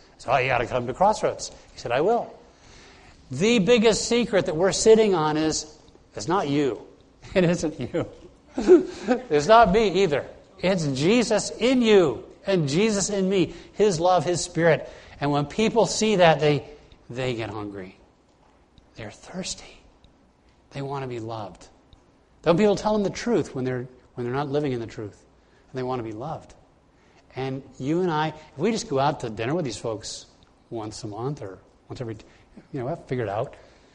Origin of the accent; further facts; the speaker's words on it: Nassau, New Providence, Bahamas; I said, I'm from the Caribbean. I grew up in Nassau.